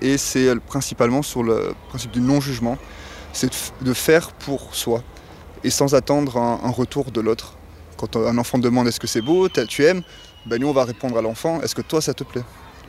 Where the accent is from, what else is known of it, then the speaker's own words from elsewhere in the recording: Nice, Provence-Alpes-Côte d'Azur, France; Moi, je viens de Nice.